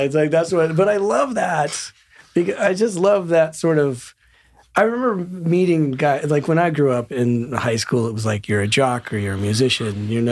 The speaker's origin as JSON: {"language": "English", "town": "Denver", "region": "Colorado", "country": "United States", "said": "Because I'm from Denver, so whenever I play Red Rocks, I'm just like, this is the dream."}